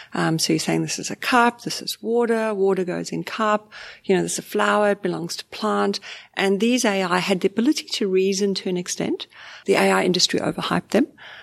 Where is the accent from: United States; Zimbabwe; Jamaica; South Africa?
Zimbabwe; I was a refugee from Zimbabwe. We were broke, like so poor.